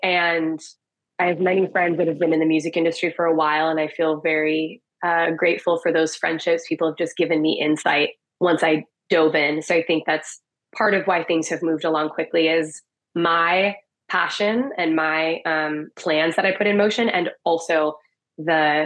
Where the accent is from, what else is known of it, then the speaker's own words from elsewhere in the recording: Pennsylvania, United States; now in Los Angeles, United States; the lyrics are partly inspired by this roller rink that I grew up going to in Pennsylvania called Skate Castle.